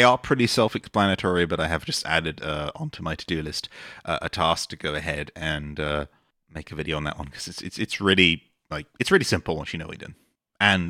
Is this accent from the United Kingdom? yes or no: yes; United Kingdom; A good example, which I always go for, and I don't know if it's just me being British or something, is why do like loads of people just have guns on their avatar?